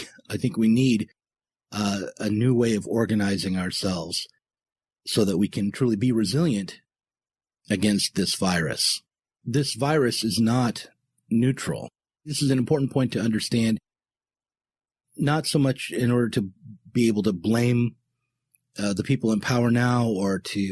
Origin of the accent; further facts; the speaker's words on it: United States; I'm an American and I'm looking at this very much through my own cultural lens.